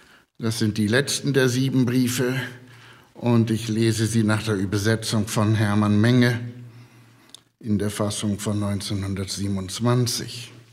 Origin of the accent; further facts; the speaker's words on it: Hamburg, Germany; now in Switzerland; Gesagt wurde, wir kommen aus der Schweiz. Das stimmt. Und trotzdem, wir sind Hamburger. Wir kommen aus Hamburg, aus der Freien Evangelischen Gemeinde. Damals, vor 54 Jahren, sind wir in die Schweiz gegangen.